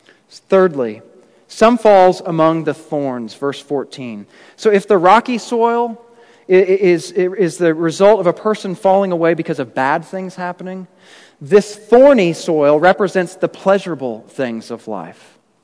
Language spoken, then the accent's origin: English; Kansas City, Missouri, United States; also born or lived in Texas / Indiana; Many of you know that I grew up in Kansas City. We lived in Texas for a while, and then we lived in Indiana.